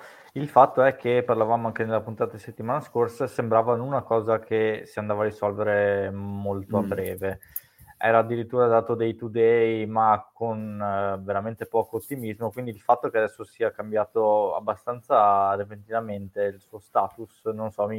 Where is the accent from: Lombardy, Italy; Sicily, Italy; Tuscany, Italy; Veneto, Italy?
Veneto, Italy; ma da buon Veneto ho sempre la soluzione